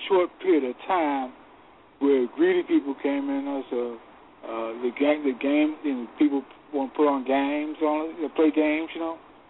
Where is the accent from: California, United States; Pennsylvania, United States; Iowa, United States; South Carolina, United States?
Pennsylvania, United States; Philadelphia; I come from Philadelphia, and right now there's a imam who had to go to jail because he was corrupt.